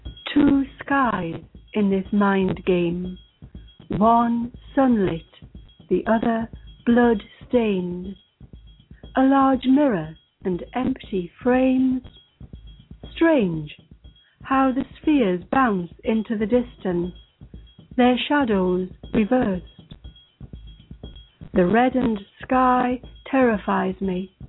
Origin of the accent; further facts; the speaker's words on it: Newcastle upon Tyne, North East England, United Kingdom; from Newcastle on Tyne in England.